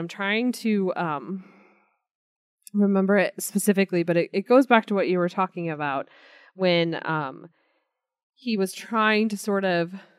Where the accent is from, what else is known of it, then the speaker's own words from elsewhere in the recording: United States; I'm reminded I'm an American and I'm not a Brit